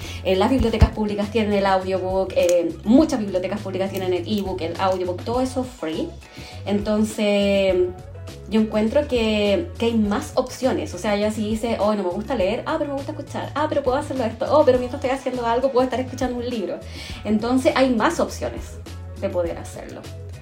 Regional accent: Chile; somos todas chilenas, solo mujeres.

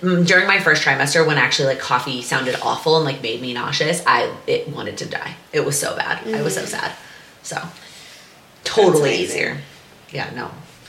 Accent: San Antonio, Texas, United States; so I grew up more in San Antonio than you did, 15 minutes from Six Flags.

